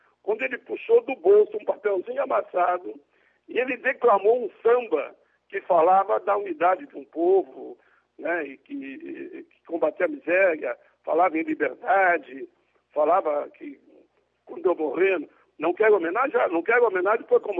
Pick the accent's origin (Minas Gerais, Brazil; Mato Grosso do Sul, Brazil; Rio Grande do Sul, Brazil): Rio Grande do Sul, Brazil; Caxias do Sul; ganhou Caxias, que é a minha cidade natal, uma grande cidade